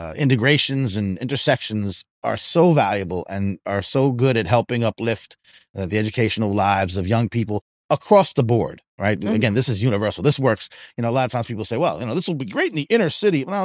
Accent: Long Island, New York, United States; also born or lived in Pennsylvania, United States; I was born right outside of Philly, actually, but I grew up on Long Island.

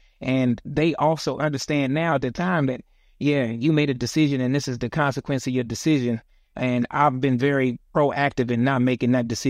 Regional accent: Detroit, Michigan, United States; I'm thankful that we grew up in Detroit, Michigan, up north, where the medical industry was on top of it versus the South.

